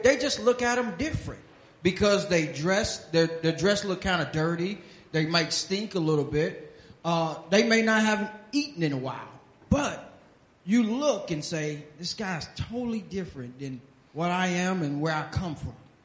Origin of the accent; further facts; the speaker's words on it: Cleveland, Ohio, United States; from Cleveland, Ohio.